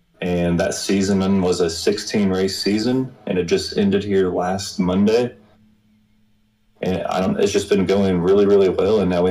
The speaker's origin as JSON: {"language": "English", "region": "Kentucky", "country": "United States", "said": "And I'm actually from Southern Kentucky."}